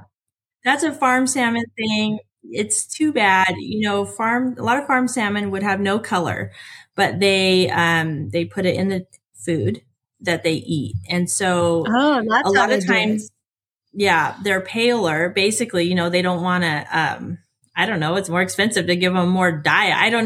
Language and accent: English; West Seattle, Washington, United States; Yep, I'm from West Seattle. All right. Yep. So, you know, that's where we're from.